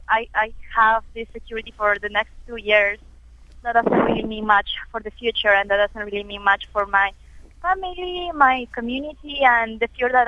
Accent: Peru; moved away; I am from Peru.

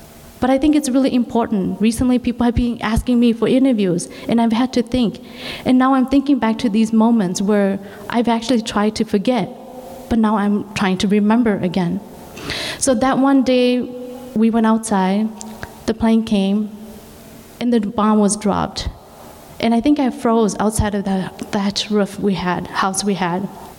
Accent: St. Paul, Minnesota, United States; I grew up in St. Paul.

